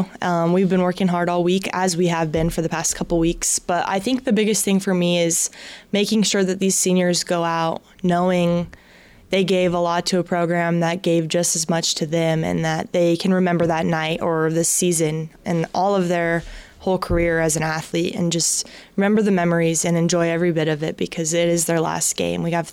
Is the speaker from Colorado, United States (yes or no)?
yes; Denver, Colorado, United States; I, for one, really enjoy playing in Denver just because that's my hometown. I get all my family there